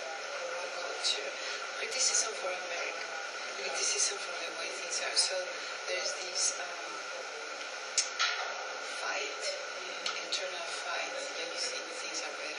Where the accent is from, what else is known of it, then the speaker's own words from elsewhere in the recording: Spain; When I came from Spain, I went to the University to study my master's